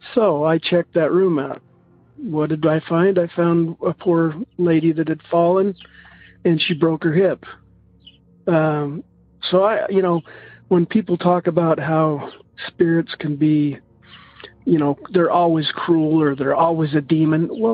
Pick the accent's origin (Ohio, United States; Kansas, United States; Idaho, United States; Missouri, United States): Idaho, United States; Hi, this is … I'm from Idaho.